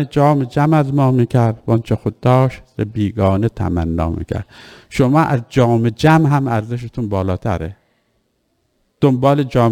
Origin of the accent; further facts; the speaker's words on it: Iran; من به عنوان یک ایرانی